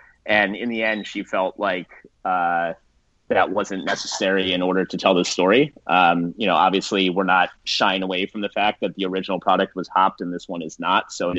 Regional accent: Baltimore, Maryland, United States; I grew up in Baltimore, which is only, you know, 45 minutes northeast of here.

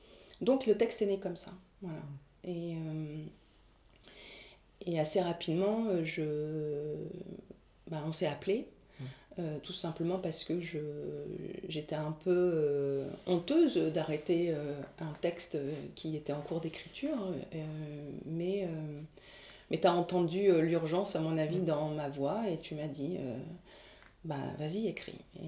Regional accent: Ukraine; en tant qu'enseignante et en tant qu'Ukrainienne aussi, ça m'a vraiment bouleversée.

